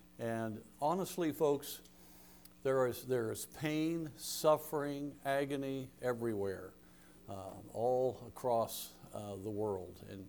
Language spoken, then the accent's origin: English; Miami, Florida, United States; born there; I was born in Miami, Florida. We go visit my grandmother there